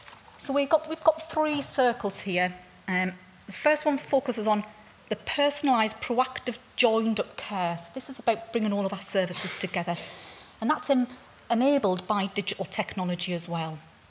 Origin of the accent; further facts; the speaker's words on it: Sunderland, North East England, United Kingdom; So as Phil says, I'm from Sunderland, so I had a very early rise this morning.